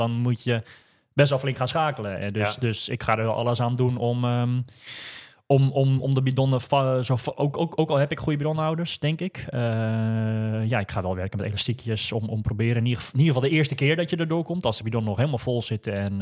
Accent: Netherlands

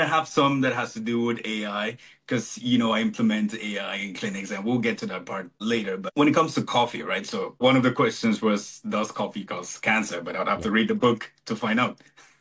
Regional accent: Cameroon; Because I'm, born and raised in Cameroon, and so it's tropical, it's warm, and we have the rainy and dry season, right?

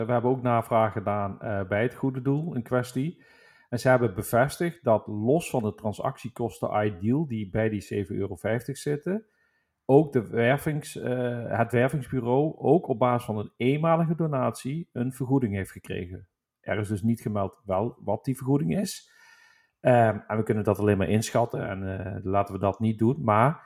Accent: Netherlands; Wij als Nederlanders staan bekend als vrijgevig, maar in de praktijk blijkt, alleen als wij gevraagd worden, zijn we ook bereid om de portemonnee te trekken en geld te geven.

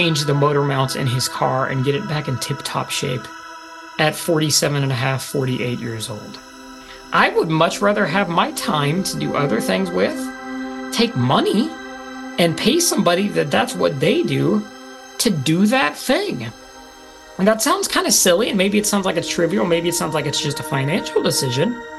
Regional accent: Midwest, United States; I am from the Midwest U.S., folks, and it just showed itself there.

